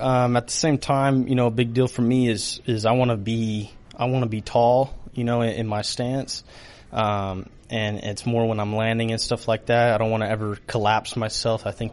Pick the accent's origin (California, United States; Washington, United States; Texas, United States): Texas, United States; Originally, I'm from South Texas, so I grew up more of a Astros fan to begin with. And then but when we moved and stuff, I kind of made the switch as well.